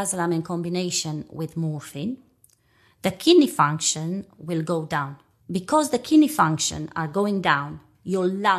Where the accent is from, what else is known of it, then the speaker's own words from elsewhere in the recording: Romania; English is a second language; now in United Kingdom; I was threatened because I am not English. I'm from Romania.